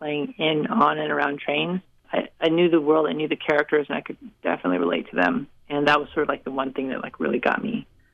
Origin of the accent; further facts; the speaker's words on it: New Mexico, United States; I grew up on the Navajo Reservation in New Mexico, and filmmaking isn't really something people do back home.